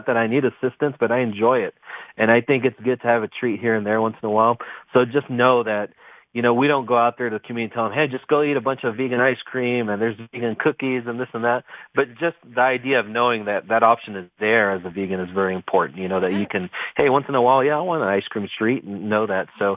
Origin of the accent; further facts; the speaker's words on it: Texas, United States; I'm from Texas, and so I get it, man.